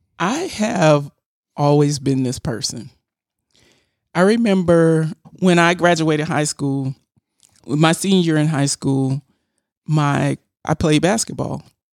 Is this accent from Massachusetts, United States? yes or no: no; Florida, United States; Like, I grew up in South Florida.